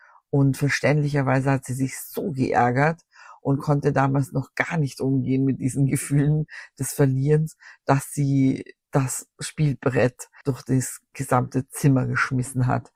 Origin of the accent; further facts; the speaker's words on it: Vienna, Austria; Der Schulstart im September steht ja vor der Tür, zumindest bei uns in Wien.